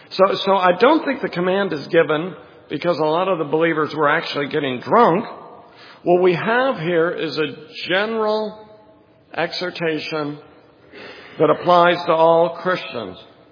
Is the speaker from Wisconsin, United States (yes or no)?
no; Oregon, United States; I'm from Oregon